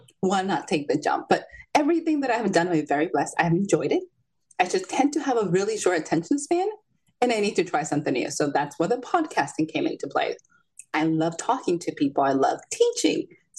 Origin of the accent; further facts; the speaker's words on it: Salem, Massachusetts, United States; I grew up in Salem, Massachusetts. So magic and the witch trials has been what I grew up aware with.